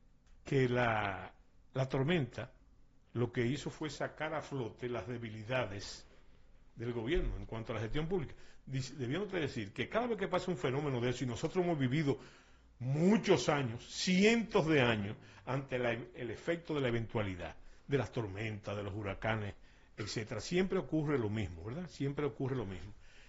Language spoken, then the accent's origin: Spanish; Dominican Republic; Yo soy muy dominicano